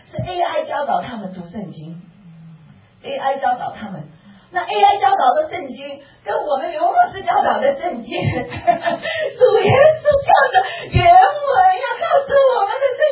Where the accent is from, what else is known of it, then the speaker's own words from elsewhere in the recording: Taiwan; 我就是喜欢吃台湾的原肉面，因为我从台湾来，我就喜欢台湾的味道